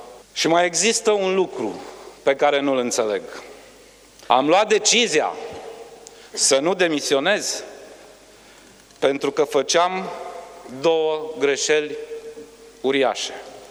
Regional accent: Banat, Romania; că sunt un om onest și muncitor, că sunt bănățean care își vede de treabă.

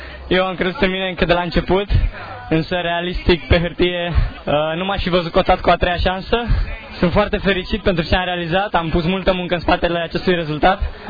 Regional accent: Bucharest, Romania; Din București.

